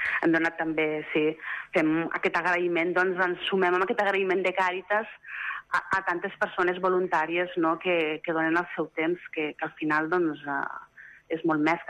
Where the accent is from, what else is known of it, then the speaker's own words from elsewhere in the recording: Catalonia, Spain; nosaltres, que som del Priorat